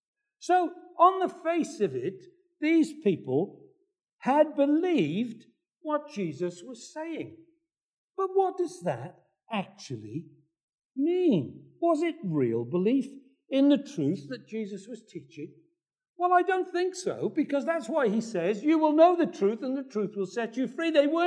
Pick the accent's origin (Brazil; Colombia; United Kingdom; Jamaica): United Kingdom; There's a lot about him that's nice, as we British people say.